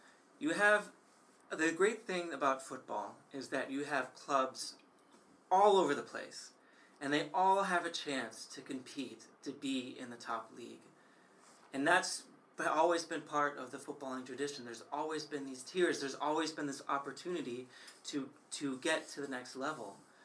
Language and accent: English; United States; I'm an American. I'm used to affiliates.